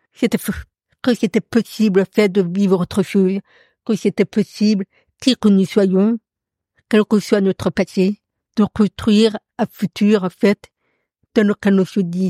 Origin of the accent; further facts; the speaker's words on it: Paris, Île-de-France, France; Et mes parents se sont séparés quand j'avais 9 ans et j'ai passé le reste de mon enfance à Paris.